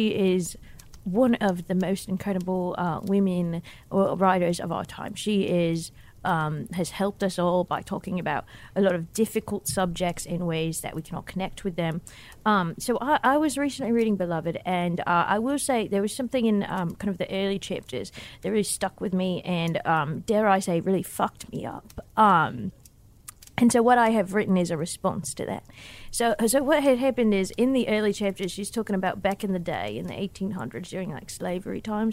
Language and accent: English; Perth, Western Australia, Australia; I'm from Perth. I grew up in Perth on the beach side.